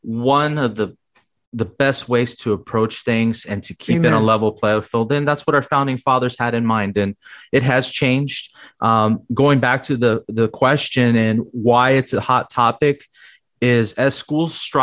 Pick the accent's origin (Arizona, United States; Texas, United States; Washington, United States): Arizona, United States; Phoenix; I'm originally from South Phoenix, Arizona, born and raised in Phoenix. And I moved out to Pinal County. It's going on 7 years now.